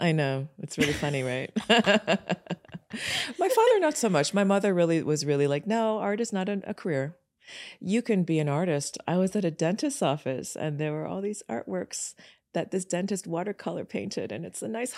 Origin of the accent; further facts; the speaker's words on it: Kitchener, Ontario, Canada; also born or lived in Sudbury / Toronto; I was born in Canada, and I was born in a very small town called Sudbury, north of Toronto. Our family moved away from Sudbury to Kitchener, and I grew up in Kitchener up until grade 6, and then we moved to the suburbs of Toronto.